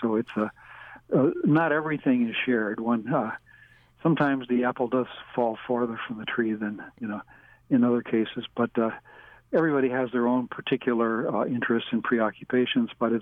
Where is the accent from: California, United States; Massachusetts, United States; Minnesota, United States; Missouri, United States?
Missouri, United States; St. Louis; also born or lived in New York City; Actually, I'm from St. Louis, Missouri. That's why I'm a St. Louis Cardinals fan.